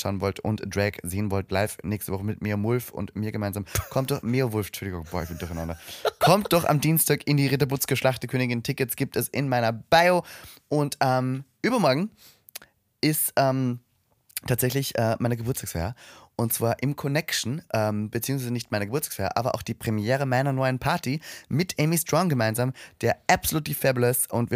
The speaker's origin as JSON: {"language": "German", "country": "Austria", "said": "Vor allem ich als Österreicher, bei uns gibt es keine Kitas."}